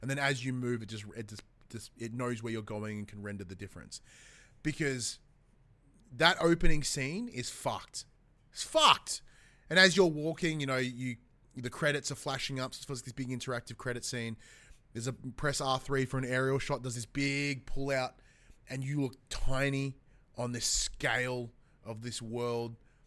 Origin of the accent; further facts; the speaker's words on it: Australia; granted, we are Australian and our experience within this game is going to be greatly impacted by being Australian.